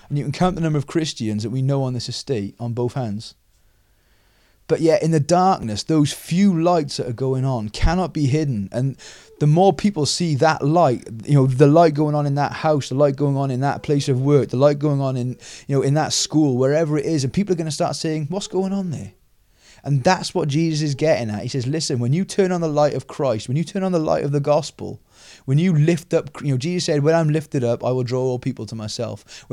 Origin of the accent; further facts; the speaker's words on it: Cardiff, Wales, United Kingdom; We've come back here from Cardiff, and we're weird up here in Trevethan, not just because we're Jesus freaks, but we're weird because we're just not from around here. We're from Cardiff